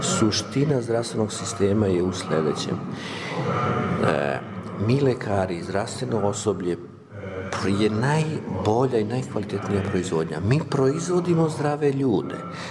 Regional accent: Serbia; Mi smo iz Srbije, evo i tu su kolege iz Novog Sada

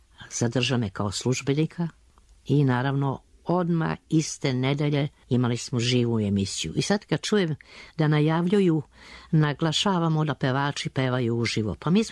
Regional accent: Belgrade, Serbia; Odakle ste, rođene Beograđanke, tu živimo

